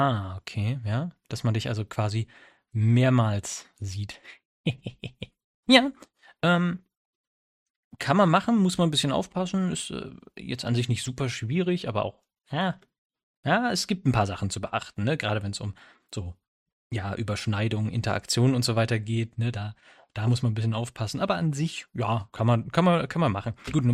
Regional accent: eastern Germany, Germany; Ich als Ossi sage Balkon.

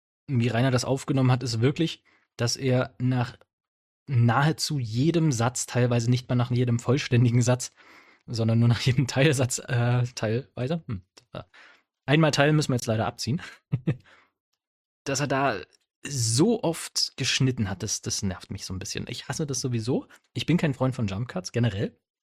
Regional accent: Saxony, Germany; accent: Upper Saxon; Und dann sag ich, nee, ich spreche kein Sächsisch. Das ist nämlich Obersächsisch.

